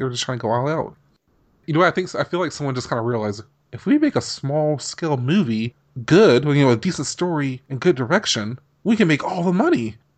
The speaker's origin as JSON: {"language": "English", "region": "Georgia", "country": "United States", "said": "Because I'm from Georgia."}